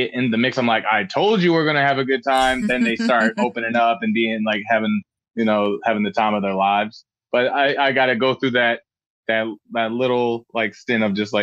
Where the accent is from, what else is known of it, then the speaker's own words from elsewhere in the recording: Frankfurt, Hesse, Germany; moved away; also born or lived in Tacoma, Washington; So I was born in Tacoma, Washington, and I was only there for about 2 months, I would say. My dad got restationed in Germany.